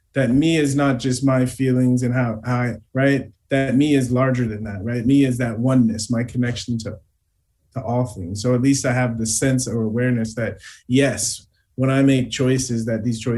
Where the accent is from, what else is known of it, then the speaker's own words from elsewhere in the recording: United States; I grew up in America as an African-American male.